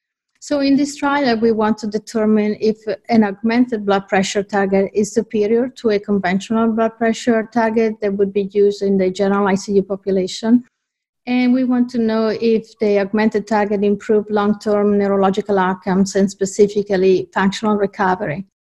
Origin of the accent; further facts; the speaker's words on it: Italy; moved away as an adult; also born or lived in Geneva; now in Seattle, United States; I'm originally from Italy